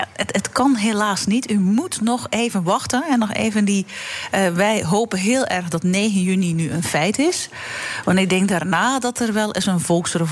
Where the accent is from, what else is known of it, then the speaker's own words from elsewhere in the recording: Belgium; born there; België is mijn geboorteland, ondersubsidieert cultuur stelselmatig.